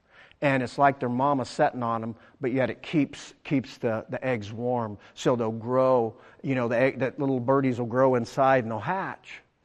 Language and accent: English; Knoxville, Tennessee, United States; born there; I was born up in Knoxville. We live closer to Knoxville than Albie, although we're on the county line.